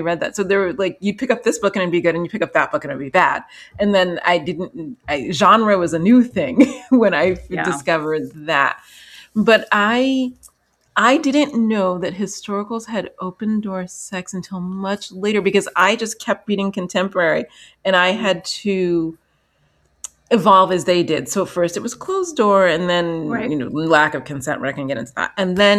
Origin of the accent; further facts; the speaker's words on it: New York City, New York, United States; born there; I was born in New York City.